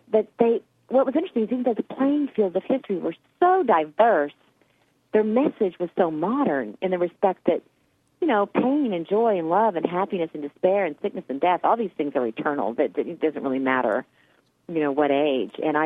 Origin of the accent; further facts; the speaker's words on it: Texas, United States; You know, I was raised in Texas.